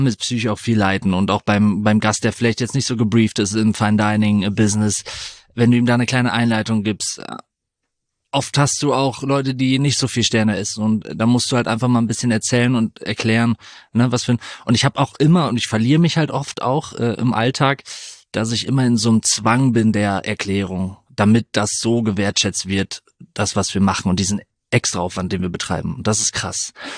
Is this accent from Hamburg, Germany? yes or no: no; North Rhine-Westphalia, Germany; born there; In Deutschland. Holländische Grenze, Münsterland.